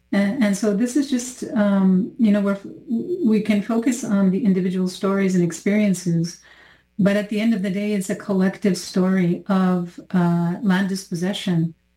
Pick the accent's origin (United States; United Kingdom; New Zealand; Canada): Canada; Kanesatake, Quebec; I'm from the Kanyakahaga community in Gunnasaga.